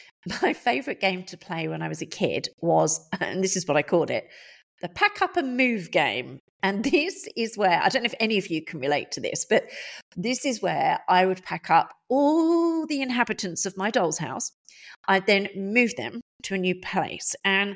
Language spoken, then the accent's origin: English; United Kingdom; also born or lived in Spain; now in France; being British, obviously I've lived on, you know, the continent of Europe, but that isn't the only country in Europe I've lived in. I also lived in Spain when I was 20, and I'm here now in France.